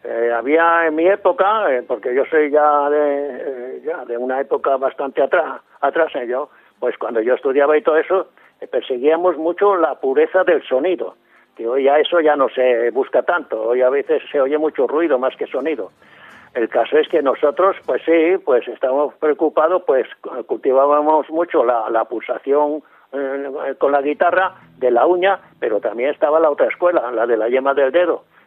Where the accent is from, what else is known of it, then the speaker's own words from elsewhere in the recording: Cádiz, Andalusia, Spain; Cádiz, que es mi tierra, porque yo soy de Cádiz.